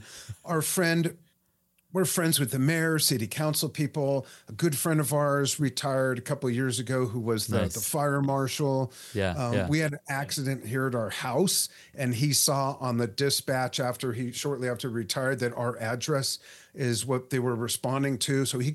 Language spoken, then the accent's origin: English; Los Angeles, California, United States; also born or lived in Las Vegas; We were living in Las Vegas. I went there by way of growing up in Los Angeles.